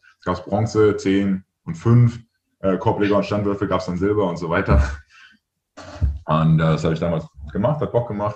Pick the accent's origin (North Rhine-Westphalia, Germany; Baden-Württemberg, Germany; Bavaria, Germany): North Rhine-Westphalia, Germany; Leverkusen; born there; Aus dem Rheinland, ja.